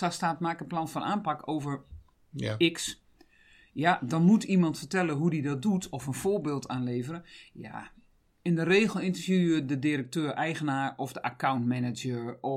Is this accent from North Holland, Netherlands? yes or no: no; Groningen, Netherlands; En ik ben Groningse, ik ben erg nuchter.